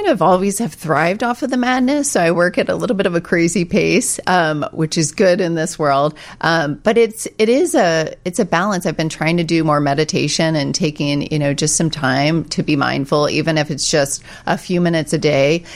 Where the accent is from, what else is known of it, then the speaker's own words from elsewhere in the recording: Louisville, Kentucky, United States; also born or lived in Los Angeles; now in Chicago, United States; So I grew up in Kentucky in Louisville, and I moved to LA for a couple years, and I came to Chicago and I didn't know anybody.